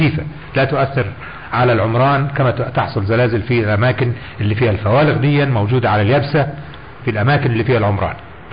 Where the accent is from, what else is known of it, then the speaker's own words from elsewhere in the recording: Egypt; مش عندنا في مصر